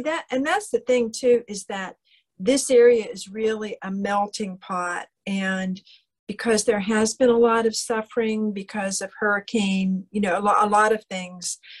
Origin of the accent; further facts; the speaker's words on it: Monongahela, Pennsylvania, United States; I'm originally from Pennsylvania, from south of Pittsburgh, and there's a town called Monongahela